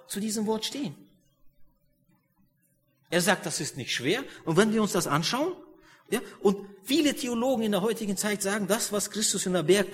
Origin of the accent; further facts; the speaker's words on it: North Germany, Germany; Bei uns in Norddeutschland wird er oft gebraucht.